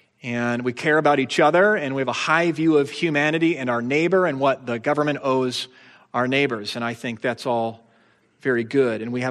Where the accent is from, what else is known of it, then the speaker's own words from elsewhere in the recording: the North, United States; I grew up in the North, and maybe this is way overgeneralization, but my experience is that some of us who grew up in the North, Martin Luther King was a hero